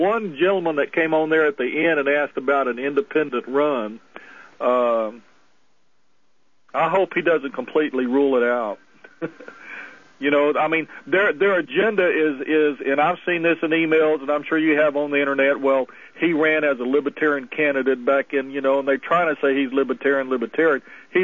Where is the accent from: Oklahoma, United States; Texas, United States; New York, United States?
Texas, United States; Incidentally, I am originally from Texas